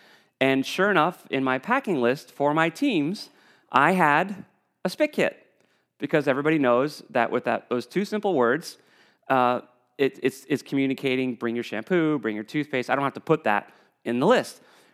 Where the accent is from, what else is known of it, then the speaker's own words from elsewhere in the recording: New England, United States; growing up in New England, just a few miles down the road, I went off to college in the Midwest.